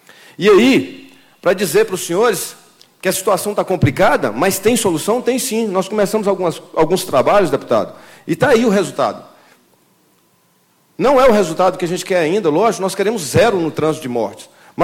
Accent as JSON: {"language": "Portuguese", "country": "Brazil", "said": "Eu não aceito isso como brasileiro."}